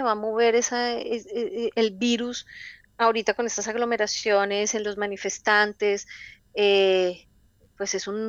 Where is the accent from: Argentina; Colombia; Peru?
Colombia; colectivos a los que podamos llegar como pueblo colombiano a compartir estas realidades